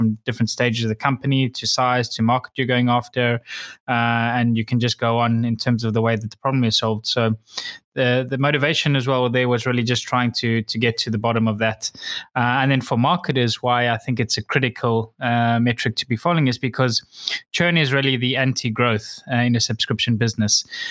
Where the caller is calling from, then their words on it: Cyprus; I'm actually in Cyprus